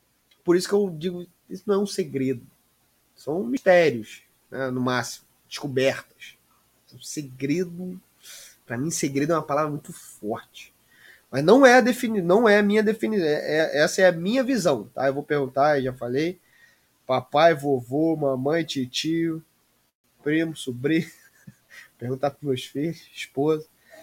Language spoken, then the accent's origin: Portuguese; São Leopoldo, Rio Grande do Sul, Brazil; Sou aqui de São Leopoldo